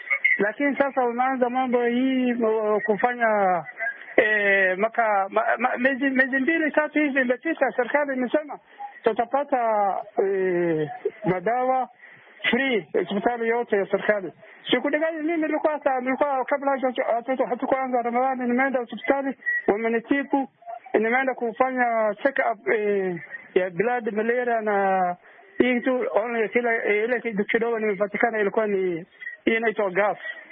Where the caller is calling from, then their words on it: Garissa, Garissa County, Kenya; mimi nimetoka kutoka Garissa, Kenya.